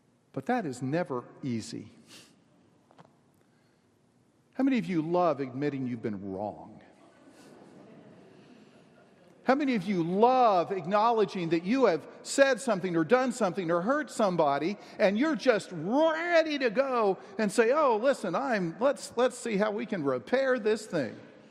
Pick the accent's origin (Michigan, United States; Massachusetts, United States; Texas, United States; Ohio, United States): Texas, United States; I'm from Texas. That's not the whole enchilada.